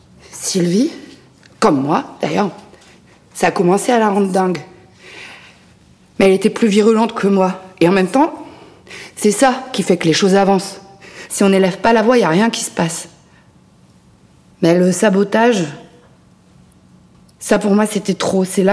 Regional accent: Bordeaux, Nouvelle-Aquitaine, France; born there; j'ai 35 ans, je suis née à Bordeaux et j'habite à Argeval aussi.

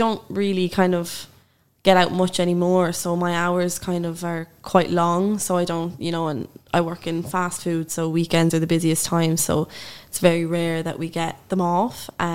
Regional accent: Newbridge, Kildare, Ireland; So I'm from Newbridge in Kildare.

